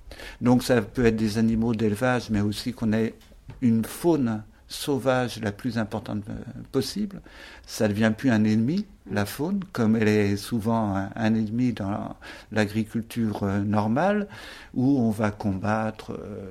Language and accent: French; France; Et même chez nous, en France, ça fait pas si longtemps que tous ces calendriers lunaires se sont développés